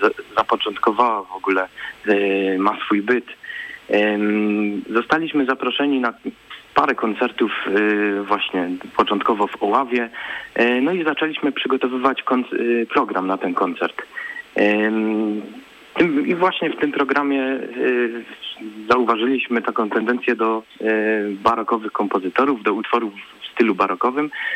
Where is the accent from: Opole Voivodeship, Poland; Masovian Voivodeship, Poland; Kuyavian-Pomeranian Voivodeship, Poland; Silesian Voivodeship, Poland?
Opole Voivodeship, Poland; wszyscy jesteśmy z Opolszczyzny